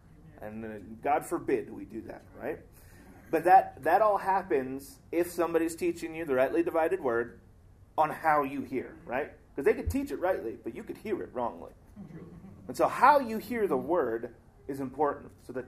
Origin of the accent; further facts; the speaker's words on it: Hawaii, United States; growing up in Hawaii, that we had this thing.